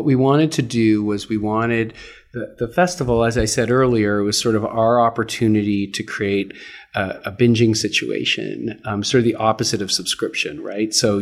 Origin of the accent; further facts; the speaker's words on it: Toronto, Ontario, Canada; And that's where I sort of got my training, thanks to Brian, in my hometown, Toronto.